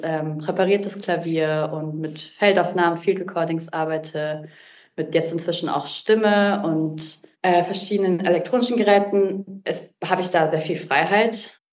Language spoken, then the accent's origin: German; Munich, Bavaria, Germany; also born or lived in Lucerne; now in Bern, Switzerland; ich komme aus Deutschland ursprünglich, aus München und lebe jetzt seit einigen Jahren in der Schweiz, erst in Luzern, wo ich noch Jazzstudium und freie Improvisation gemacht habe. Und jetzt bin ich seit eineinhalb Jahren in Bern